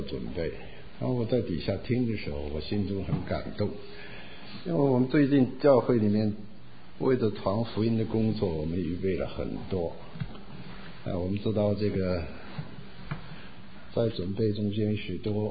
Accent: Malaysia; 我是说我从马来西亚来

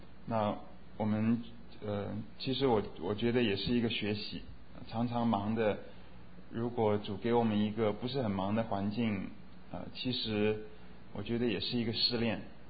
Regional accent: China; also born or lived in United States; 以前从中国到美国来要学怎么样用银行，但是现在回到中国我发现中国的很多事情我都不知道

